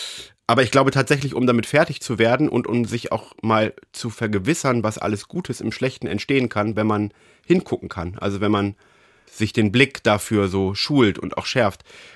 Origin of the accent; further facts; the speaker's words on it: Verden, Lower Saxony, Germany; moved away as an adult; Also ich habe ja meine Heimatstadt damals so mit 19, glaube ich, verlassen und wollte nie zurück.